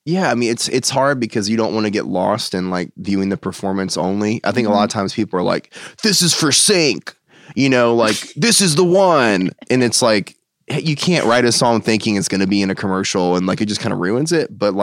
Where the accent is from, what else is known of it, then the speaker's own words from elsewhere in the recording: Washington, D.C. area, United States; So I'm from outside DC. I went to school in Ohio and then I moved here for